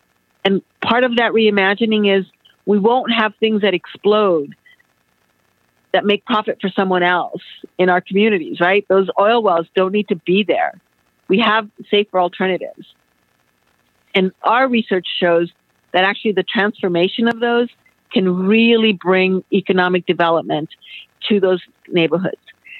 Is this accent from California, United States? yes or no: yes; Los Angeles, California, United States; You know, I grew up in Pico Union and watched, you know, the civil rights movement.